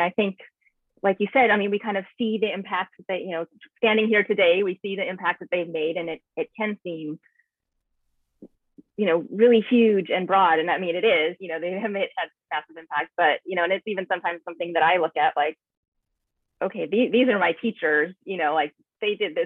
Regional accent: San Antonio, Texas, United States; I grew up in San Antonio, Texas, and when he would come to town, my mom would actually like cook his, he would eat like vegan meals.

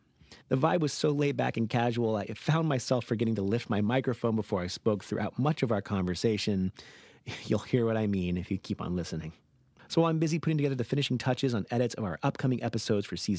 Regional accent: Los Angeles, California, United States; they stopped through my hometown of Los Angeles

